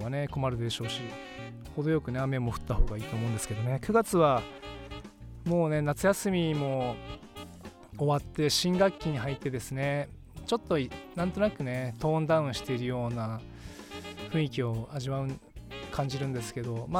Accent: Honjo, Saitama, Japan; 私のふるさとにちょっと、まあ、埼玉の本庄なんですけど帰りましてね

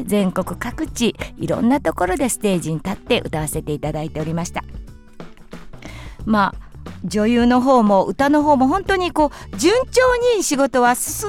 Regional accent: Tatsuno, Kansai, Japan; そしてまた実家の辰野の方に帰りまして、そこからはまあ地元の関西で芸能活動をやってました。

